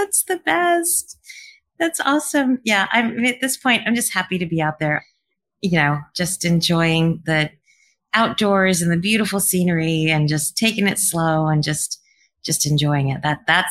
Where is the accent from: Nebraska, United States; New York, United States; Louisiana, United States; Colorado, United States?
Colorado, United States; So I grew up downhill skiing. I grew up in Colorado.